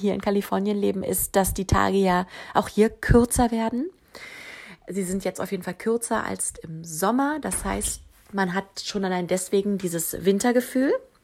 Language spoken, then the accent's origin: German; Berlin, Germany; moved away as an adult; now in United States; seit 6 Jahren im Süden Kaliforniens. Ich bin gebürtige Berlinerin, deutsch-türkisch. Ich bin in Berlin aufgewachsen und bin der Liebe wegen ausgewandert mit Sohn und Mann